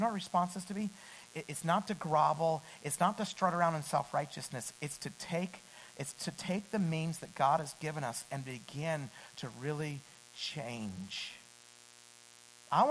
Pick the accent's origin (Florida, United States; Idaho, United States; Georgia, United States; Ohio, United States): Idaho, United States; And I grew up in Idaho.